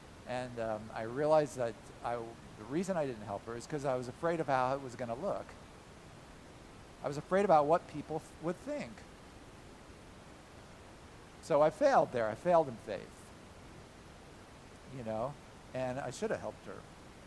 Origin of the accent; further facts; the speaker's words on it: United States; Not that I would know that as an American, but sure enough, Canadian stuff, there's stuff happening in Canada.